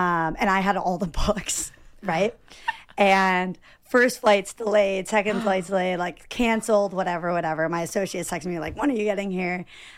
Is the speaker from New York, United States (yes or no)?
no; Vermont, United States; You know, I'm from Vermont originally. Okay. So when I got to NYU, I was like, this is crazy. I literally lived in the woods my entire life.